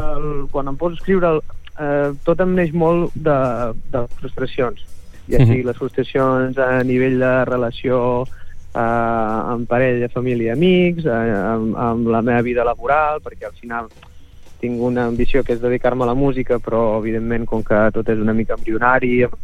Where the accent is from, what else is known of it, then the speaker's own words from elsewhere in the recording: Catalonia, Spain; sinó també com a empordanès, no?